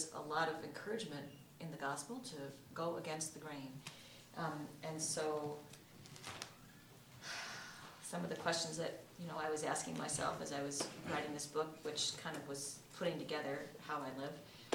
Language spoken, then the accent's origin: English; California, United States; now in Chicago, United States; I'm from California, went to school in Washington, been to Holden Village a lot. I'm leaving Chicago this fall.